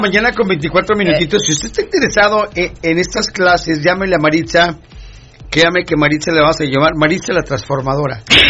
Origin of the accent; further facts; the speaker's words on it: Mexico; como mexicanos, como hispanos, estamos más arraigados a las costumbres de nuestros pueblos